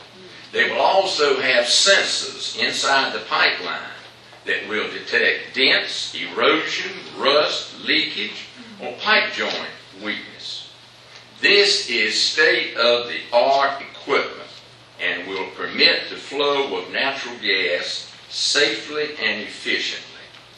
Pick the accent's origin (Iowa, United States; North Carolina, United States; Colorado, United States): North Carolina, United States; Rocky Mount; I'm from Rocky Mount.